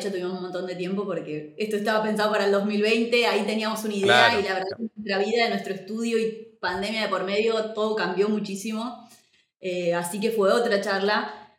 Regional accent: Argentina; la identidad en cuanto a nosotros como latinoamericanos, a nosotros como argentinos

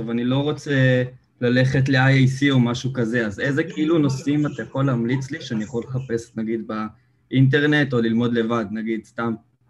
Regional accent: Rehovot, Central District, Israel

